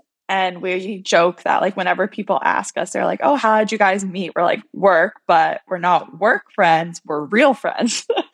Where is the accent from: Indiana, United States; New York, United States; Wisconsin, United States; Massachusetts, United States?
Massachusetts, United States; Boston; I'm born and raised in Boston.